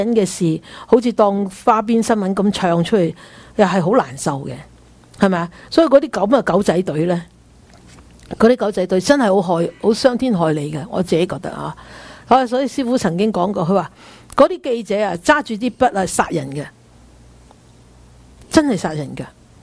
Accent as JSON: {"language": "Cantonese", "country": "China", "said": "即我們中國人不是經常說浪子回頭怎樣，金不換嘛"}